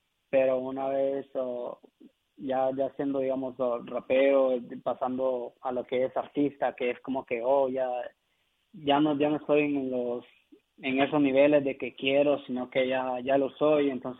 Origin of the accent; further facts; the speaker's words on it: Honduras; puedo ser ese cambio que las personas no ven en mi país. Como que tú dices Honduras y dices, en Honduras nada más existe delincuencia